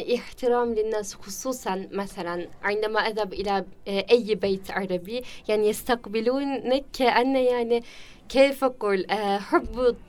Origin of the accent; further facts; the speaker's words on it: Black Sea Region, Turkey; Arabic is a second language; وعندما أقول أنا من البحر الأسود